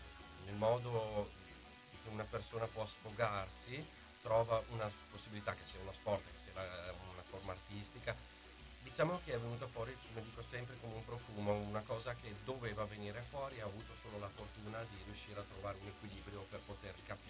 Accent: Padua, Veneto, Italy; born there; sono nato a Padova da genitori modenesi, okay, e piemontesi.

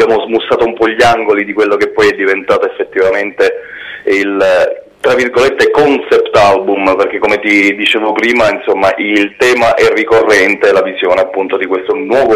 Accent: Sicily, Italy; io sono siciliano, io sono cresciuto in una terra che da sempre accoglie le persone che scappano da una guerra o che scappano dalla tirannia

